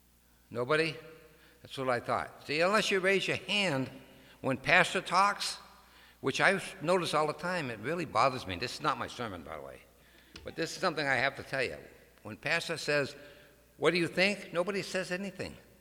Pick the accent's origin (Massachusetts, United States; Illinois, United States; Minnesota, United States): Massachusetts, United States; accent: Massachusetts; everybody's heard me talk long enough that they should be able to understand my Massachusetts accent, okay?